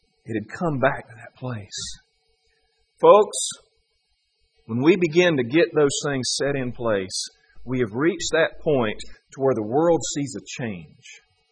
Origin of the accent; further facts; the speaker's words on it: United States; Now, where I grew up in America, everything we ate was fried and salted.